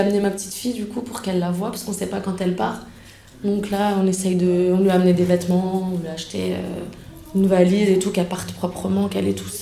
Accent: Algeria; mais en l'occurrence, on est Algérien.

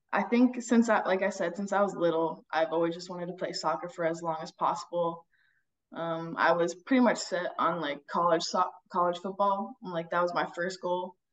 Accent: Virginia, United States; I grew up in Northern Virginia playing football since I was like 5.

